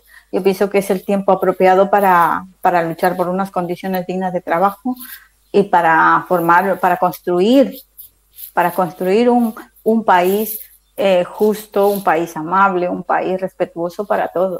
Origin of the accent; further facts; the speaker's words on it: Ecuador; moved away; Yo soy inmigrante, sí, yo soy de Ecuador